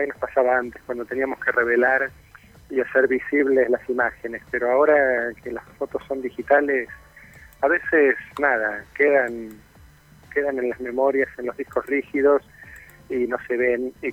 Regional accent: La Plata, Buenos Aires Province, Argentina; now in Buenos Aires, Argentina; yo vivo en Buenos Aires, pero soy platense y cuando voy a La Plata veo como muchas cosas

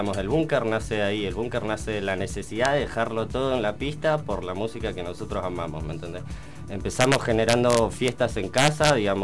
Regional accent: Río Grande, Tierra del Fuego, Argentina; now in La Plata, Argentina; No, yo soy de Tierra del Fuego, nací en Río Grande, me vine acá a La Plata en el 2012, para estudiar.

